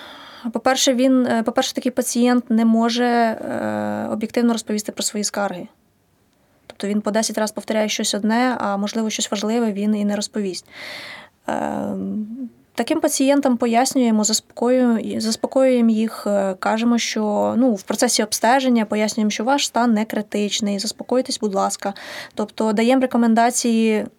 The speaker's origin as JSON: {"language": "Ukrainian", "town": "Vinnytsia", "region": "Vinnytsia Oblast", "country": "Ukraine", "said": "Я не шкодую, так, я з Вінниці."}